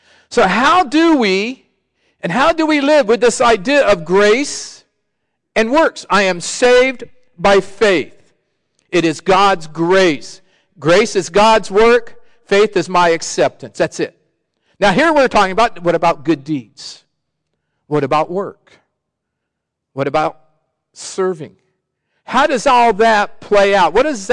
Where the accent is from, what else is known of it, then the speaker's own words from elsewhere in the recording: Sacramento, California, United States; I grew up in Sacramento, state capital.